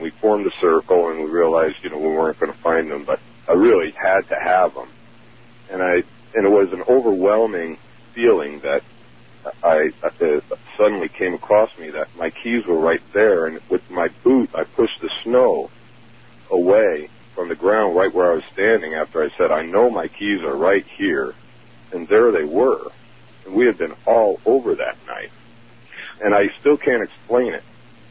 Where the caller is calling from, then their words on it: Washington, United States; I'm calling from Southeast Washington in the Columbia Basin area.